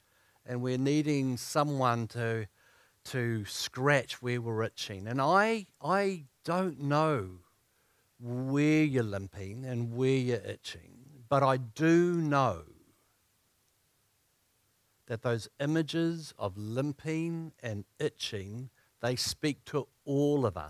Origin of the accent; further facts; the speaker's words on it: Palmerston North, Manawatū-Whanganui, New Zealand; It's great to be back in Palmerston North, which is my hometown.